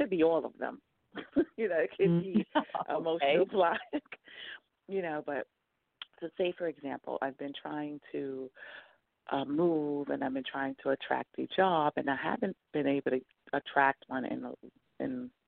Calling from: New York, United States; Yes, I'm calling from New York.

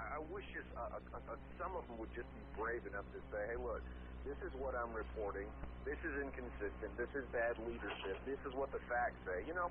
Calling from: Rolla, Missouri, United States; from Rolla.

